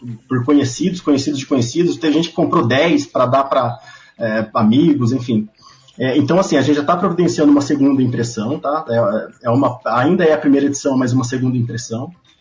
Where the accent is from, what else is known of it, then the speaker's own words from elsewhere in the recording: Presidente Prudente, São Paulo, Brazil; eu sou de Presidente Prudente, aqui no interior de São Paulo